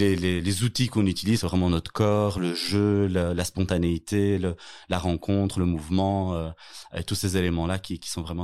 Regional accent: Brussels, Belgium; born there; now in Charleroi, Belgium; J'ai 33, bientôt 34. Je suis né à Bruxelles, mais je vis maintenant depuis quasiment 10 ans à Charleroi.

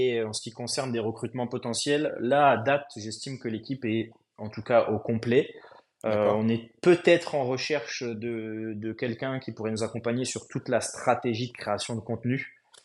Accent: Épinal, Grand Est, France; Alors nous, on est Vosgien, de base. On est originaire d'Épinal, donc on est lorrain pour ceux qui positionneraient pas les Vosges sur la carte de France.

